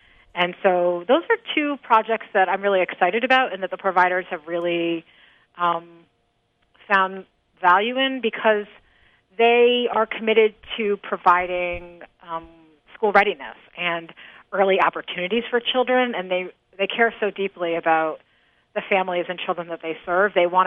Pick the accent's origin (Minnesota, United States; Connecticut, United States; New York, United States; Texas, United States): Connecticut, United States; New Haven; Well, I was born and raised in New Haven and to a single mom who struggled to make ends meet.